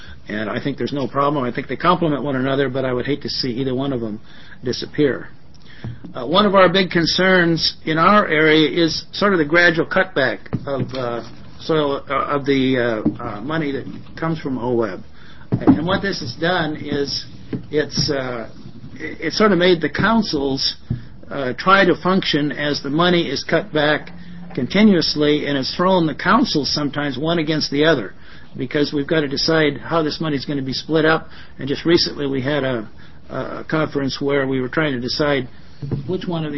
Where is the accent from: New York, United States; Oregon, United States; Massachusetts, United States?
Oregon, United States; I come from Clatsop County.